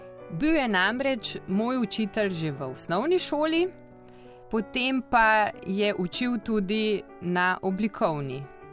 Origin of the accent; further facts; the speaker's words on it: Petelinje, Central Slovenia, Slovenia; Doma sem iz Petelin, to je v občini Dol pri Ljubljani.